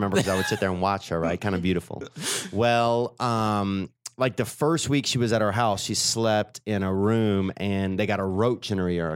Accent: Covington, Louisiana, United States; From Covington, Louisiana. It's like north of New Orleans across Lake Pontchartrain.

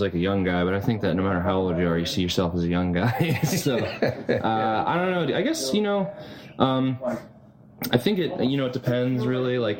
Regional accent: Philadelphia, Pennsylvania, United States; I'm from the Philadelphia area.

